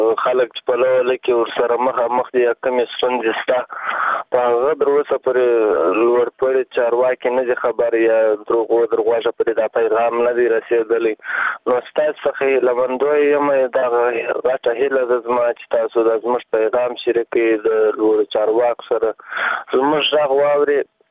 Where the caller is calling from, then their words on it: Kandahar, Afghanistan; د کندهار ولایت نه